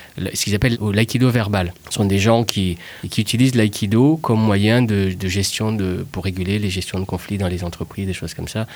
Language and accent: French; Madagascar; moi j'ai grandi à Madagascar, je suis originaire de Madagascar, j'ai eu la chance de commencer l'aïkido à 11 ans sur place